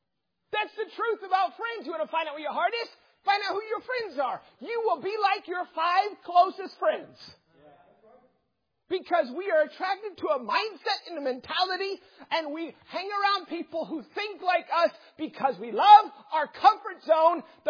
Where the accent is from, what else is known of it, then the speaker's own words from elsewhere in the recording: Alaska, United States; I mean, I grew up in Alaska. Alaska's a unique culture. It's where men are men and women are too. It's Ford country. Everybody drives big trucks.